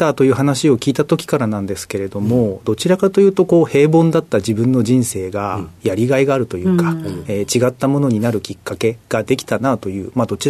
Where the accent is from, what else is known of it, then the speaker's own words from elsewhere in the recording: Hachioji, Tokyo, Japan; 東京都八王子市の出身になります。